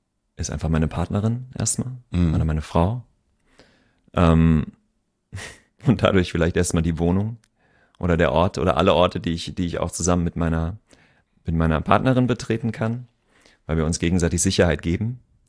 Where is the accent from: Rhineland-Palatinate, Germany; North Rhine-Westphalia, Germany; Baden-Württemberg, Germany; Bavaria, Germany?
Rhineland-Palatinate, Germany; Koblenz; now in Bremen, Germany; Ich komme ursprünglich vom Rhein, aus Koblenz.